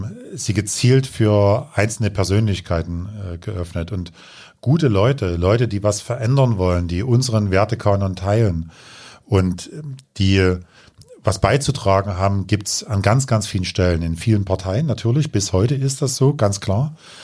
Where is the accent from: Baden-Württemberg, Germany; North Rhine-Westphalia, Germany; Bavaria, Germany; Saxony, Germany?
Saxony, Germany; Dresden; Dresden ist meine Heimat, hier bin ich geboren, aber Sachsen ganz genauso